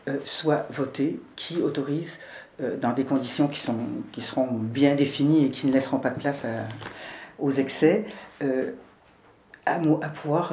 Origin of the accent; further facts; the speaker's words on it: Canada; moved away as an adult; now in France; Je suis française depuis 40 ans, on dit qu'il prend mari, prend pays, mais bon, je suis d'origine du Canada.